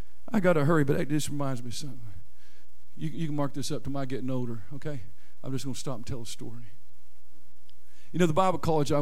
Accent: Oklahoma, United States; I'm from Oklahoma. There's that rivalry there.

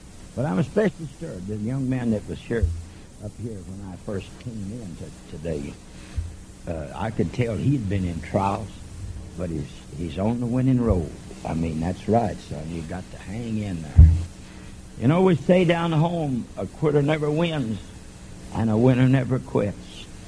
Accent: Oklahoma, United States; We grew up in Oklahoma. You know, I wasn't raised in a Christian home

